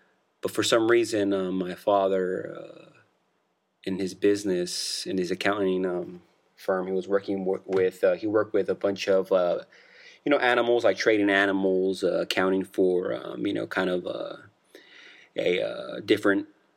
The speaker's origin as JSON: {"language": "English", "region": "California", "country": "United States", "said": "A little bit about myself, I am originally from California. I come from a Mexican background. My parents are both from Mexico."}